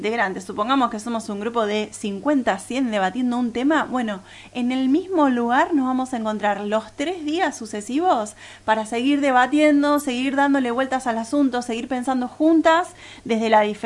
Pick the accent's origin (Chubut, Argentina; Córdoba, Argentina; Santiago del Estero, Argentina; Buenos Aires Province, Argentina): Buenos Aires Province, Argentina; La Plata; No me hables que soy platense y me lo perdí ese